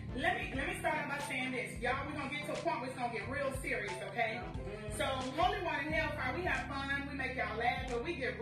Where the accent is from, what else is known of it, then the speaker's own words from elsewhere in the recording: Louisiana, United States; I'm Cajun, seafood, spice, honey, saturated spice.